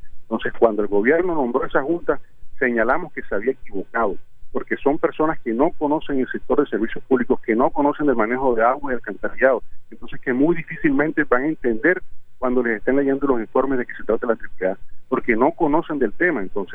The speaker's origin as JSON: {"language": "Spanish", "town": "Barranquilla", "region": "Atlántico", "country": "Colombia", "said": "nosotros como barranquilleros jamás hemos visto una disminución de la tarifa"}